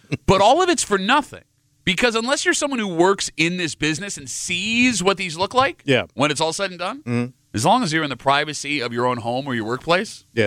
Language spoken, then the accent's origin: English; Gates, New York, United States; Yeah, because like I grew up in Gates.